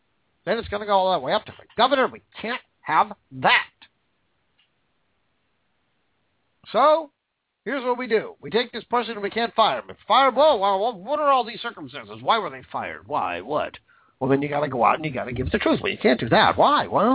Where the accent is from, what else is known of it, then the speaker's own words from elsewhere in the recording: Washington, United States; I know Spokane. I'm from Washington State. Been there several times.